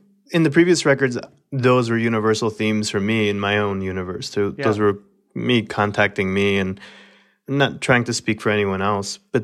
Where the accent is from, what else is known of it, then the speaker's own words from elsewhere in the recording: Florida, United States; And I grew up in South Florida, and the oranges were everywhere when I was growing up